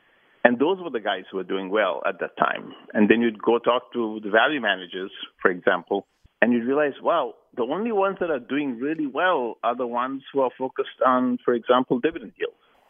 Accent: Sri Lanka; moved away as an adult; growing up in Sri Lanka, it was traditional for people to go to school or university in the UK.

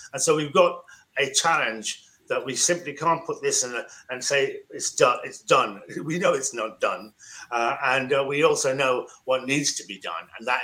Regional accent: Midlands, United Kingdom; when I was growing up in the Midlands

